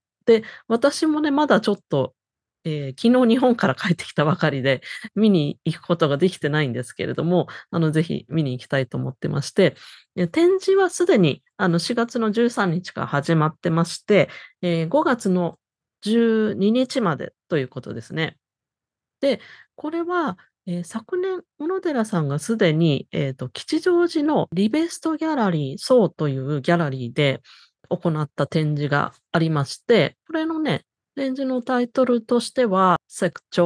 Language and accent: Japanese; Hong Kong; 私も香港から来ていながら、本当にそういうふうに感じたものだったんですけれども